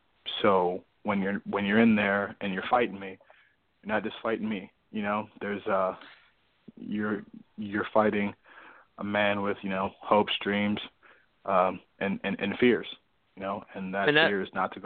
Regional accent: Cleveland, Ohio, United States; I mean, growing up in Cleveland, from the tourist side of it, you know, you can, you know, see the lakes and, you know, all of the cultural things that we offer.

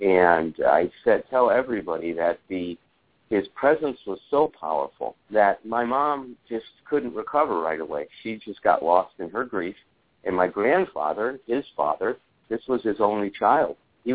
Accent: Chicago, Illinois, United States; I grew up in Chicago. We'd go to the museums, the Lincoln Park Zoo, Foster Avenue Beach.

